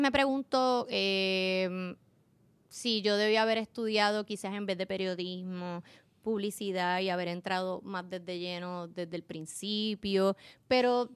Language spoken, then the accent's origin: Spanish; Morovis, Puerto Rico; No, yo soy sí, de Morovis.